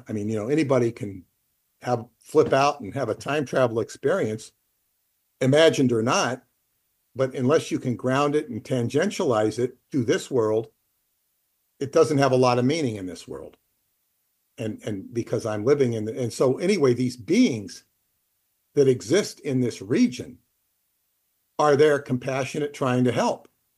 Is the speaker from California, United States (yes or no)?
yes; Los Angeles, California, United States; it's L.A. becomes Shambhala when I'm with my daughter there, because we're so much fun together, and it's my hometown.